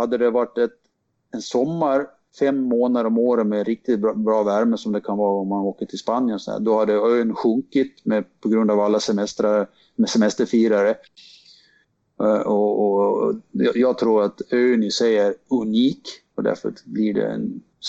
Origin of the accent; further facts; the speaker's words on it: Slite, Gotland, Sweden; det är faktiskt hemma på Gotland, och specifikt kanske till och med hemma i Slite